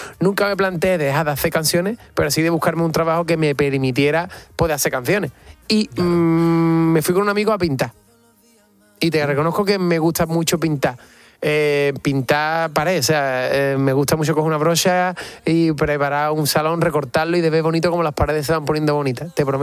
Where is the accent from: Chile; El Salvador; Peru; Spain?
Spain; Rota, Andalusia; a mis 14 años entré a trabajar en una pizzería de Rota, de mi pueblo, para comprarme un piano